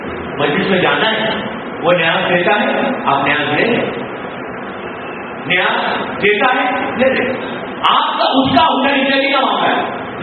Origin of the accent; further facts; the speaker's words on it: Hyderabad, Telangana, India; मैं भी शहर हैदराबाद से आया